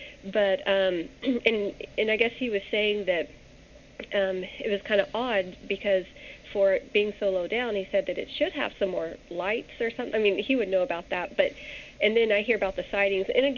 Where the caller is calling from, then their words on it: Oregon, United States; Hi, Kevin. Hi, Jerry. … I'm calling from Oregon.